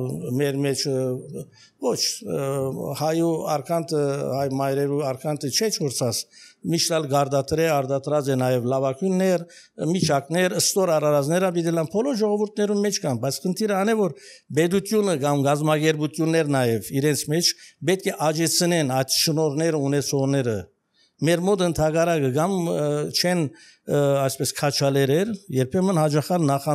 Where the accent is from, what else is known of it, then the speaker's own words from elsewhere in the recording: Yerevan, Armenia; Երևանից եմ